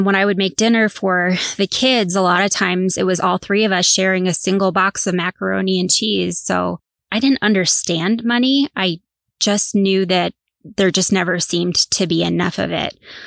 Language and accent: English; United States; A lot of years, we would all of us drive to Florida, which I grew up on the Northeast coast.